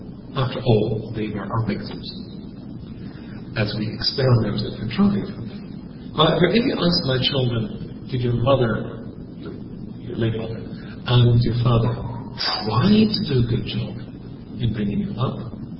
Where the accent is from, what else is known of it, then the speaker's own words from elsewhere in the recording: Scotland, United Kingdom; accent: Scottish; When I lose my temper, which is almost never, my accent becomes more Scottish. So just in case you're near me and I start speaking a broad Scottish accent, run.